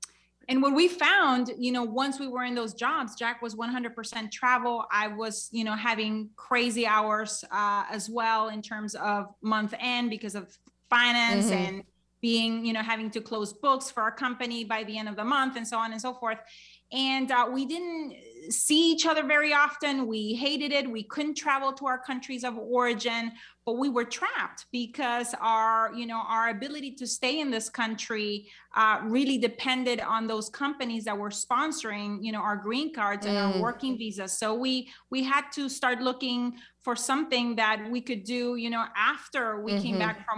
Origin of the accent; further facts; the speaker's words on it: Honduras; moved away as an adult; now in United States; So I'm originally from Honduras, Central America. I came here to the U.S. in 1995, just like you read, with a couple suitcases to my name and nothing else.